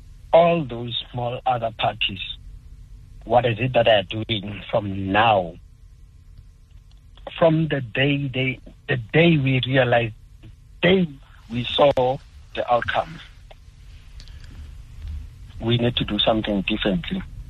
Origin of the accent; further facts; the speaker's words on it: South Africa; ANC has failed us as the people of South Africa, as a South African community in general?